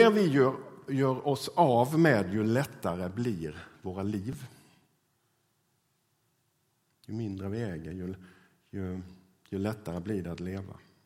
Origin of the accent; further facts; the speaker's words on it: Kvarnabo, Jönköping County, Sweden; also born or lived in Örebro / Värnamo; att vara en Gnosjöbo. För det är ju det jag är från första början. Jag är ju född och uppvuxen i Kvarnabo, där jag också bor nu då. Mitt föräldrahem. Flyttade dit för ett par år sedan. Annars har jag bott lite i Örebro och i Värnamo.